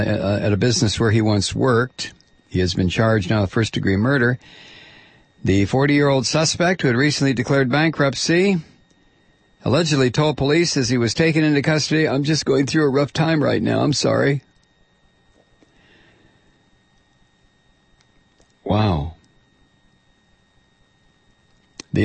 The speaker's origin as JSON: {"language": "English", "country": "Iran", "moved": "yes", "lives_now": "United States", "said": "I immigrated from Iran to the U.S. in 2001, just months before the 9/11 attacks."}